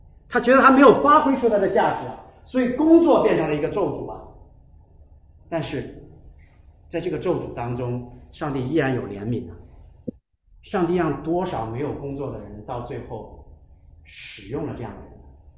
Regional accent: China; 我们中国人经历过文化大革命，我们太懂这个了，什么东西都是大啊，什么东西都是从白手起家，重新另起炉灶，重搭起来啊。

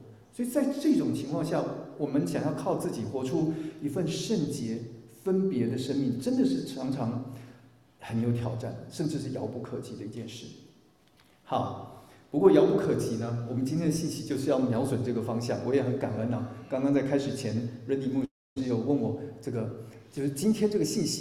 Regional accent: China; 那我中国人是有名的吃的民族嘛

